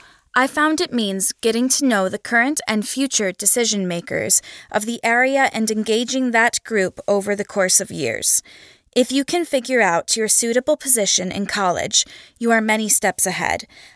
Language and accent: English; Los Angeles, California, United States; Growing up in Los Angeles, I got my 10 minutes of fame as an aspiring journalist.